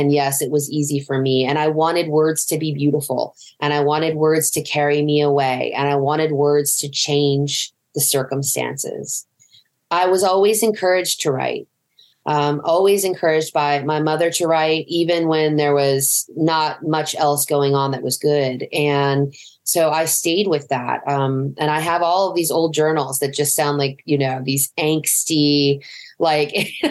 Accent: Appalachia, United States; because I come from the Appalachian Mountains and I grew up listening not just to bluegrass, but what we would call in my family, mountain music.

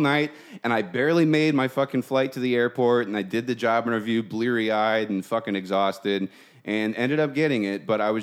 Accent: Chino, California, United States; I'm from Chino, California. Are you familiar?

